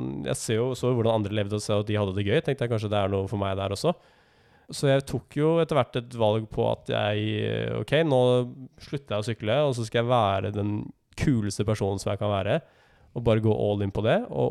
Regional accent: Oslo, Norway; jeg følte jo veldig på det ansvaret da jeg bodde hjemme i Oslo, for at jeg var liksom mann i huset fra jeg var 12 år.

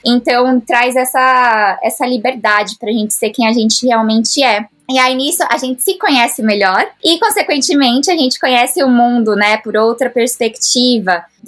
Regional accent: Santo André, São Paulo, Brazil; eu sou de Santo André, São Paulo, então saí de Santo André, de São Paulo também

